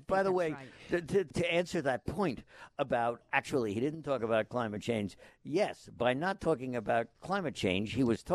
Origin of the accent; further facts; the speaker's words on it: Manhattan, New York, United States; And everybody in the class came from the Bronx, except for me. I was from Manhattan.